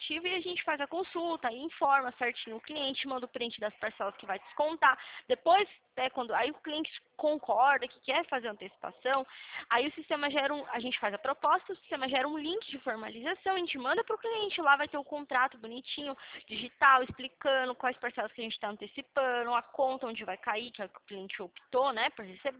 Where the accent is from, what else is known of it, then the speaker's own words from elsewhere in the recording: Atibaia, São Paulo, Brazil; eu sou de Atibaia, São Paulo.